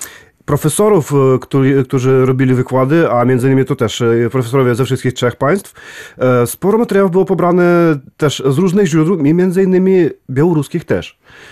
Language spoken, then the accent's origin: Polish; Lviv Oblast, Ukraine; Polish is a second language; Tak, no rzecz w tym, że wychowałem się blisko od polskiej granicy. Wychowałem się w obwodzie lwowskim, niedaleko Ustrzyk Dolnych.